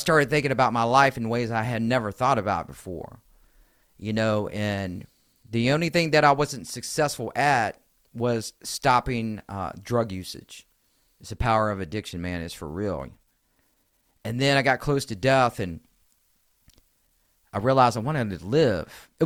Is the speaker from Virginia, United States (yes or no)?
yes; Richmond, Virginia, United States; moved away as an adult; I needed to move away from my home state, Richmond, Virginia, all right?